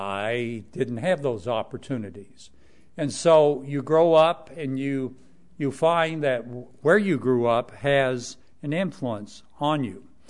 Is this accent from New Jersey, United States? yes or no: no; Tennessee, United States; I grew up in East Tennessee. She grew up in the city. I grew up on the farm.